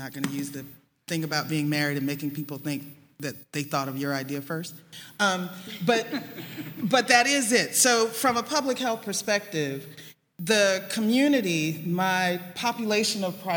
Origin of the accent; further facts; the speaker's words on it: Georgia, United States; I'm one of those born and raised in Georgia from the Deep South, which is way more than a geographic distinction.